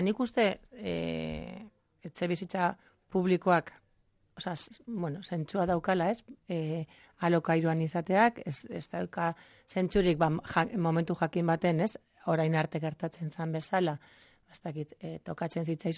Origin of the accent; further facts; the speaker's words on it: Bilbao, Basque Country, Spain; ni Bilbon jaio nintzen, hemen jarraitzen dut, eta momentuz ez daukat asmorik beste donora joateko